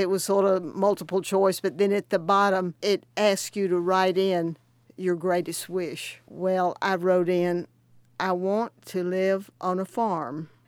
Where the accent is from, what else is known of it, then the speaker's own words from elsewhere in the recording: Alabama, United States; When I was a child growing up in Alabama, when I would say something that was preposterous or propose it, my mother would always say